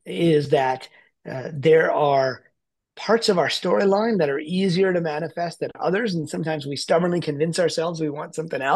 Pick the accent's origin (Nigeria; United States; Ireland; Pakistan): Pakistan; born there; But I'm not even a Hindu technically. I was born in Pakistan.